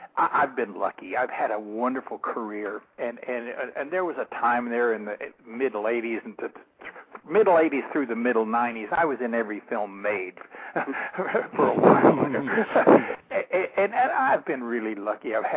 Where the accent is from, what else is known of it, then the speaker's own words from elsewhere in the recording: New Mexico, United States; I grew up in New Mexico, so there's a lot of the.